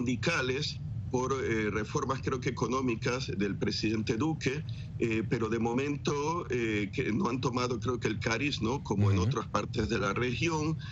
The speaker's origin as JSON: {"language": "Spanish", "country": "Ecuador", "said": "la realidad ecuatoriana, y yo soy ecuatoriano"}